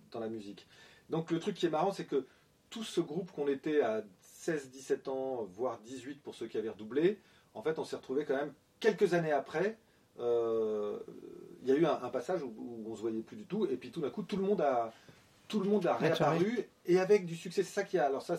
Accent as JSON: {"language": "French", "town": "Versailles", "region": "Île-de-France", "country": "France", "tie": "born or raised there", "lives_now": "Paris, France", "said": "moi, après mon bac, j'ai quitté Versailles, je suis allé m'installer à Paris."}